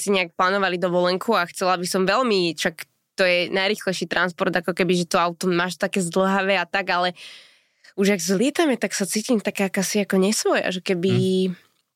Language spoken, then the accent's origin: Slovak; Trenčín, Trenčín Region, Slovakia; Teraz viem, že ja som z Trenčína